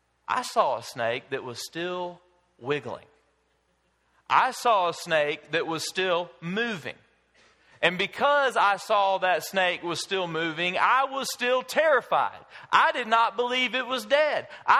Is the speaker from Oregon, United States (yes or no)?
no; Alabama, United States; But I come from South Alabama. I come from the land of water moccasins, which the scientific term for that snake would be a cottonmouth, and rattlesnakes. I grew up encountering water moccasins and rattlesnakes.